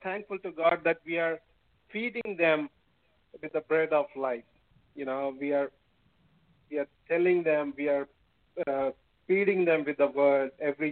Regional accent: India; English is a second language; I'm from India. My English might be not that fluent

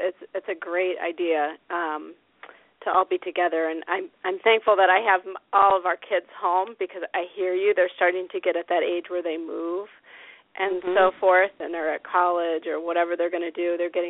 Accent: Iowa, United States; Yeah, my first exposure to that, again, was through my parents back in Iowa, because I was raised mostly in Iowa.

